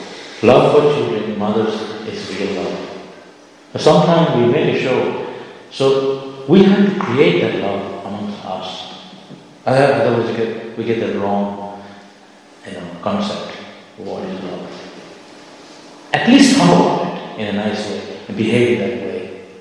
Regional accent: Santipur, West Bengal, India; I remember as a kid in Santipur, I grew up in Santipur.

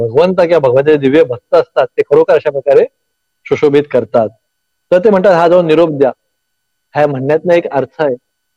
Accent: Tarapur, Maharashtra, India; मी जिथे माझं गाव आहे तारापूर म्हणून, ते तारापूर गाव

